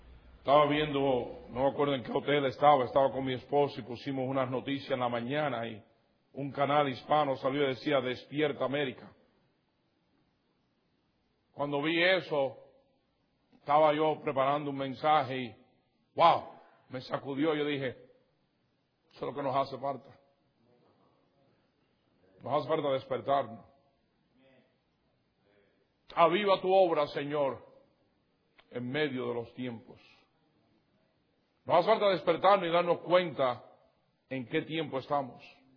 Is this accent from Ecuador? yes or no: no; Cuba; now in United States; Soy cubano y orgulloso de ser cubano, pero estoy consciente que vivo en este país.